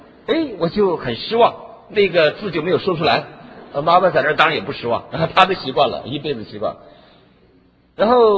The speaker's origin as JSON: {"language": "Chinese", "region": "Shandong", "country": "China", "said": "所以我们山东人就叫做严父慈母，慈母"}